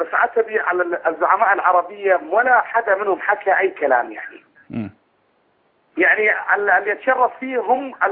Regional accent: Deir ez-Zor, Deir ez-Zor Governorate, Syria; من سوريا، من دير الزور.

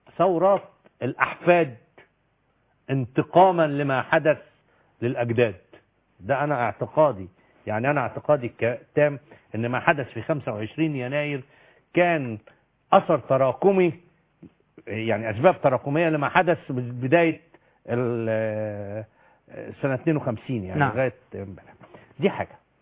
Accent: Upper Egypt, Egypt; وانا من الصعيد وفاهم ايه الوضع تمام

